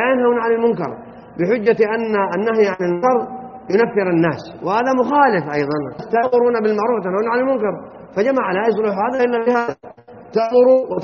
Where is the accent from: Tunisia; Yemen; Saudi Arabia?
Saudi Arabia; الحمد لله على ما نعيشه في بلادنا المملكة العربية السعودية